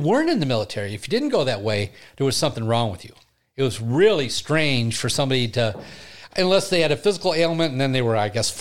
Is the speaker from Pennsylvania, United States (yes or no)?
no; Flint, Michigan, United States; also born or lived in Burton; I grew up in Flint.